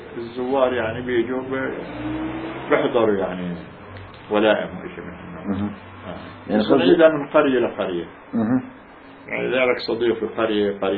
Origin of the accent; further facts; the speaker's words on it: Palestine; وبجوز في عندنا في فلسطين كان ينتجوا برضو بعض انواع الشراب